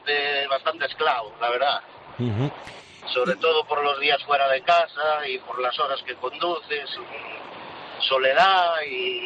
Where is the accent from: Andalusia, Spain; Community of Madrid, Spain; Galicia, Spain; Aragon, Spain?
Galicia, Spain; Vilagarcía de Arousa; yo soy de Villa García